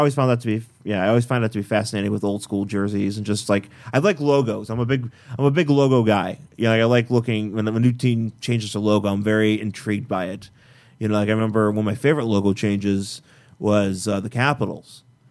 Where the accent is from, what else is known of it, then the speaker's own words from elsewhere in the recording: Buffalo, New York, United States; because I grew up in Buffalo